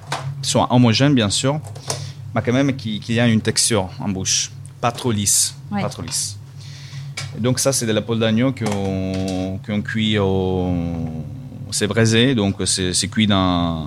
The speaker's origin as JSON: {"language": "French", "region": "Sicily", "country": "Italy", "said": "Dès que je viens de Sicile, je mets un peu d'huile."}